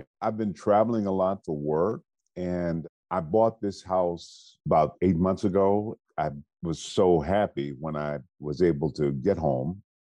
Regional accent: Benton Harbor, Michigan, United States; born there; But I was born in Benton Harbor, Michigan.

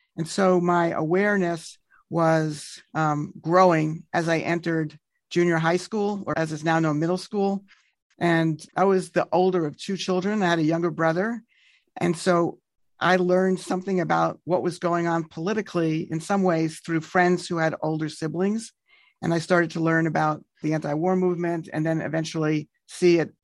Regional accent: Kew Gardens, New York, United States; So I'm a proud native New Yorker, as we like to say. And I grew up in Kew Gardens for my first 18 years.

